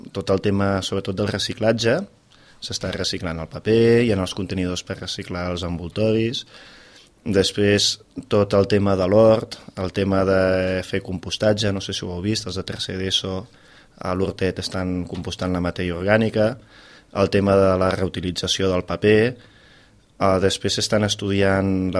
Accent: Reus, Catalonia, Spain; als pobles que hi ha al voltant de Reus, que és on jo sempre he viscut.

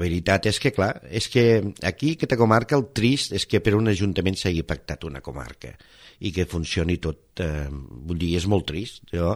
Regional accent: Marçà, Catalonia, Spain; ara sóc regidor d'un ajuntament, bueno, del meu poble, de Marçà

